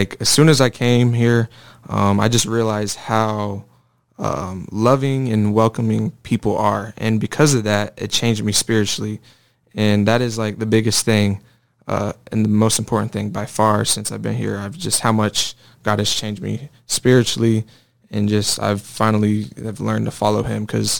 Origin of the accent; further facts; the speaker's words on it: Knoxville, Tennessee, United States; I am from Tennessee, Knoxville, Tennessee.